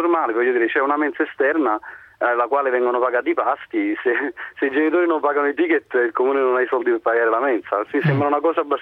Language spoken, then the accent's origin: Italian; Naples, Campania, Italy; io sono di Napoli, sono in provincia di Napoli